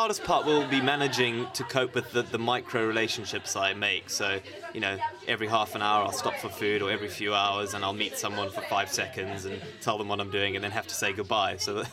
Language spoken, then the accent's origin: English; Zimbabwe; I grew up in Africa, in Zimbabwe. My father's a game ranger, so we always used to spend our days sort of chasing elephants out the garden and climbing trees and building forts.